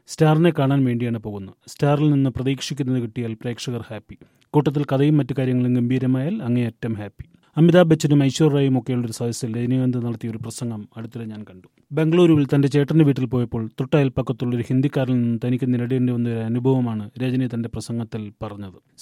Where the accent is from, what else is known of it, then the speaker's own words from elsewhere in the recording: Kerala, India; ഞാൻ സിനിമാ നടനാണ്, കേരളത്തിൽ നിന്നാണ് വന്നത് എന്നൊക്കെ പറഞ്ഞപ്പോൾ